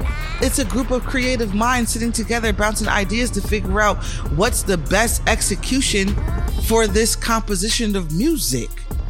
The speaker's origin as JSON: {"language": "English", "region": "Connecticut", "country": "United States", "tie": "born or raised there", "said": "I'm born and raised in Connecticut."}